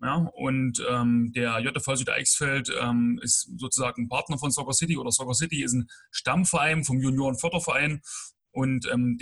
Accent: Bad Langensalza, Thuringia, Germany; born there; komme gebürtig aus Bad Langensalza und bin seit 8 Jahren Fußballtrainer am Nachwuchs.

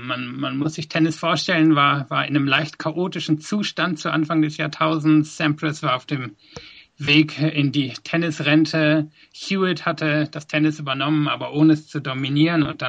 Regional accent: western Germany, Germany; die aus Hamburg in die Gegend gezogen waren, wo ich aufgewachsen war in Westdeutschland.

